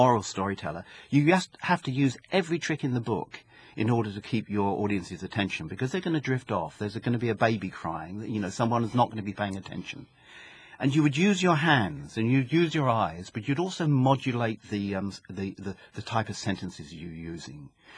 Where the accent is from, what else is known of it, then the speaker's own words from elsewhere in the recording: Birmingham, West Midlands, United Kingdom; The Gift of Stones is more a product of my hometown of Birmingham, where the Industrial Age was ending, and a post-industrial age was starting.